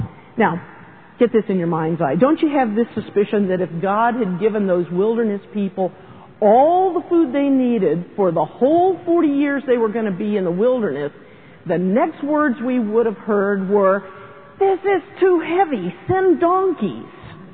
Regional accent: Key West, Florida, United States; But growing up in Key West, Florida in the late 50s, I remember the Bread Man.

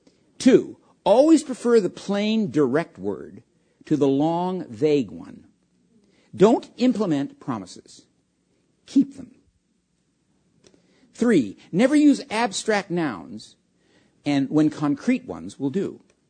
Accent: California, United States; Here's a funny one, because I'm from California.

